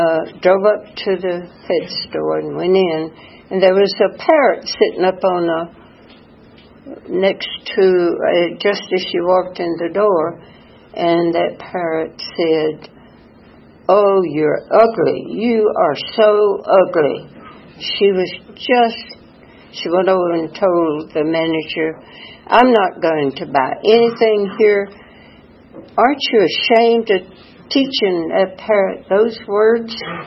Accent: LaGrange, Georgia, United States; born there; that I was born in LaGrange, Georgia, married at 16, had three children.

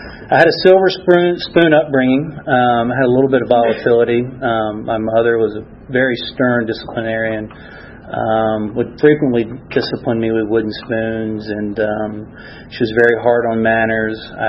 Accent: Richmond, Virginia, United States; born there; I was born in Richmond, Virginia.

